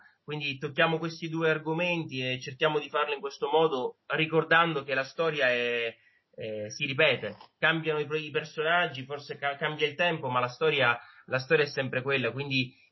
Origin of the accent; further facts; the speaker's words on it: Sicily, Italy; mi sono impegnato per lavorare nella mia terra, per non partire, per fare il mio lavoro